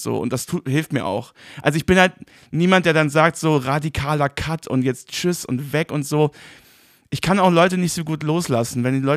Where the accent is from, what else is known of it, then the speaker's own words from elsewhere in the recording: Remagen, Rhineland-Palatinate, Germany; ich komme ja aus Remagen und das ist dann so ein Neubaugebiet da und so.